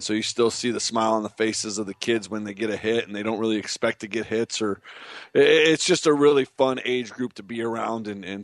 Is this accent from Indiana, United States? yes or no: yes; Indiana, United States; I can't even claim that I'm from Indiana with this nasty shot with my kid.